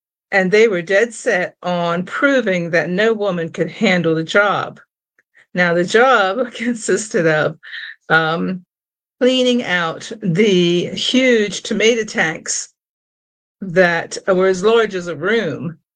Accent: New Jersey, United States; I'm proud to say I'm a New Jersey girl, born and raised in South Jersey.

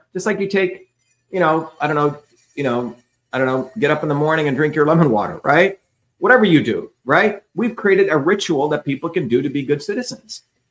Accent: India; I grew up in India, which has a fucking caste system where based on where you're born, your life is dictated.

